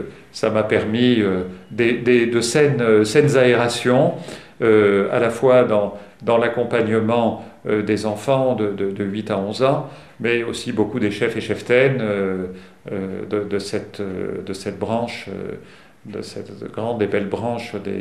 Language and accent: French; Montpellier, Occitanie, France; Voilà, alors enfin je suis arrivé à venir chez moi, à Montpellier, donc ça a été une longue route.